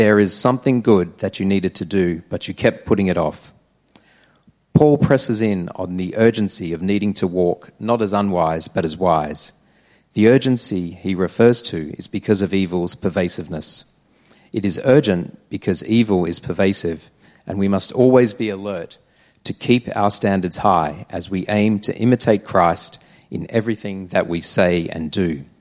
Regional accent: Australia; I grew up in Australia in suburbia

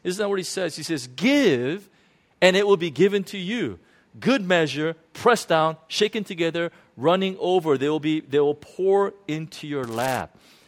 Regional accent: United States; because I'm American, I was thinking 100,000 US dollars.

